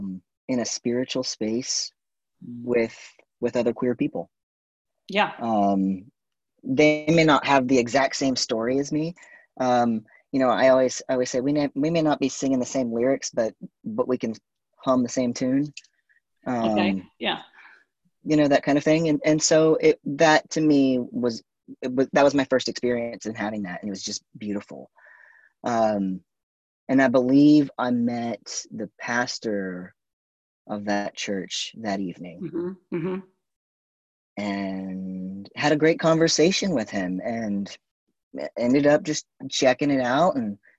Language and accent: English; San Antonio, Texas, United States; now in Austin, United States; I grew up in San Antonio, not really going to church at all. I moved to Austin very quickly, right after college.